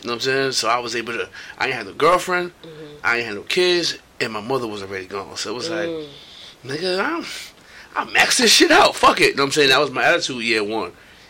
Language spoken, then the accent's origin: English; New York City, New York, United States; I'm from New York. I'm from Brooklyn.